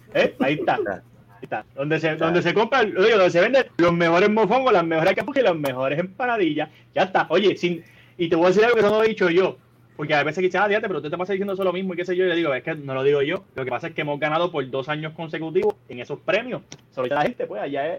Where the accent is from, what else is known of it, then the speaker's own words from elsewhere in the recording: Puerto Rico; moved away; Pero es ese calor y hermandad que hay entre nosotros como puertorriqueños, acá no lo hay y lo extraño muchísimo.